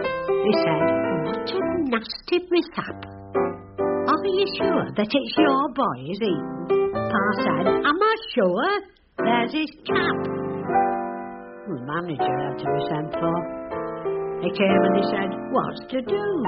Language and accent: English; North West England, United Kingdom; accent: Lancashire; I mean, I don't speak Lancashire dialect very well, but of course you can tell I'm from Lancashire.